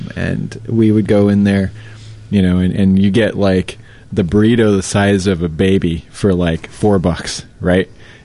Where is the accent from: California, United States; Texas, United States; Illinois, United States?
California, United States; As a Californian, you know, they have like out there we have a Santa Maria-style barbecue, which is kind of the West Coast thing